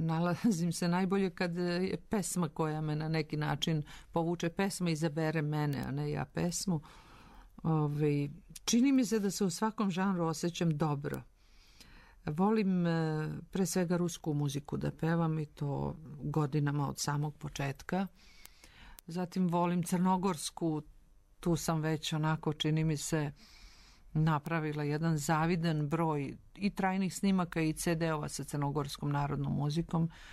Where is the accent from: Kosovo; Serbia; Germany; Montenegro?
Serbia; born there; Moja majka je iz Bosne, otac iz Makedonije, ja sam rođena u Srbiji, tako da je to za mene sasvim prirodno.